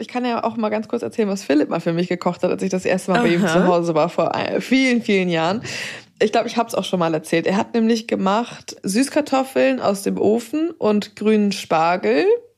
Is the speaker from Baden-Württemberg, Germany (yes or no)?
yes; Baden-Württemberg, Germany; born there; ich bin ja im Schwarzwald geboren und wir sind ganz lange dann noch immer in den Ferien dahin gefahren